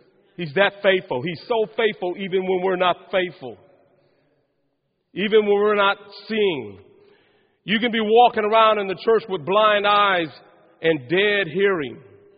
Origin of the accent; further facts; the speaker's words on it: Denver, Colorado, United States; born there; And they moved from Alabama in 1955. And I was born in Denver, Colorado.